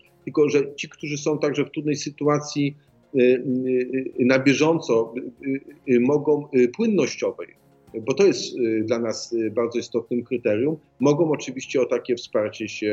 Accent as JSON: {"language": "Polish", "town": "Wrocław", "region": "Lower Silesian Voivodeship", "country": "Poland", "tie": "born or raised there", "said": "jako urodzony wrocławianin"}